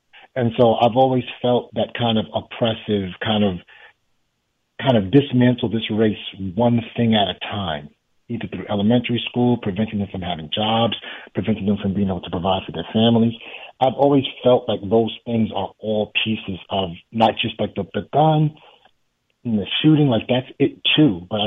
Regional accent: New York, United States; I mean, if you think about it, like I grew up in New York, so I've always felt like I've never not felt like there was a race war happening. I'm 41 now.

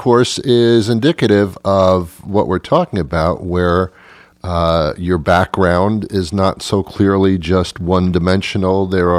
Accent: New York City, New York, United States; Now, I'm also from New York City, Jackson Heights. I don't know if you know where that is, out in Queens.

